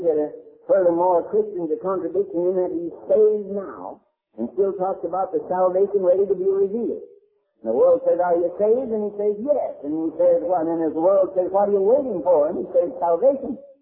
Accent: Pennsylvania, United States; born there; Now, I was born in the state of Pennsylvania, and therefore I'm an American citizen.

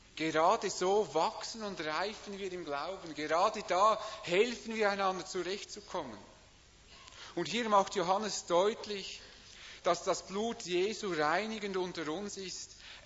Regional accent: Switzerland; Ich denke vor allem auch wir als Schweizer.

